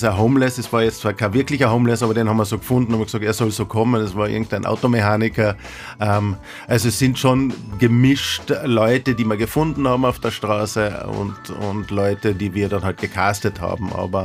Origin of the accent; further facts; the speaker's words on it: Austria; weil wir als Österreicher es jetzt gewagt haben, da nach Amerika zu gehen und in Las Vegas zu drehen